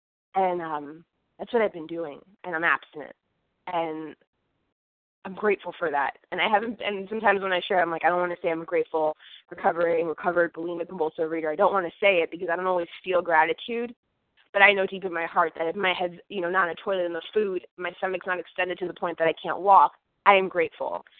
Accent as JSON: {"language": "English", "region": "Florida", "country": "United States", "said": "from South Florida"}